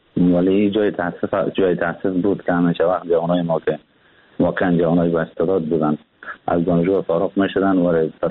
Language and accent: Persian; Afghanistan; now in Turkey; من تقریبا مدت یک ماه یا کمتر میشه که از افغانستان بیرون آمدم، بیرون شدم، بلند هم ترکیه بسر میبرم.